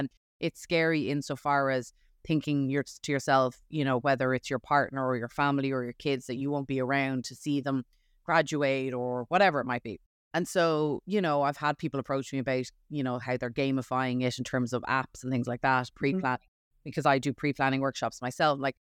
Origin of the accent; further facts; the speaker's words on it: Ireland; I'm from Ireland originally